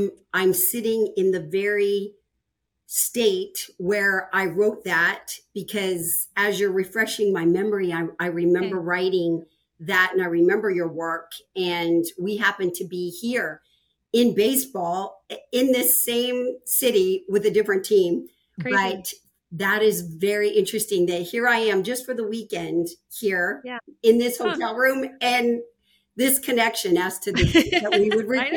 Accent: Colorado, United States; I grew up in Colorado, actually, where, you know, in your home state.

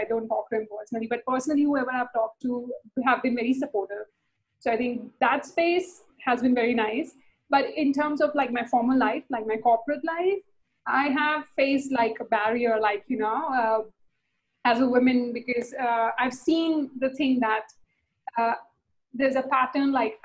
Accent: India; And I'm from India, so it's very highly patriarchal.

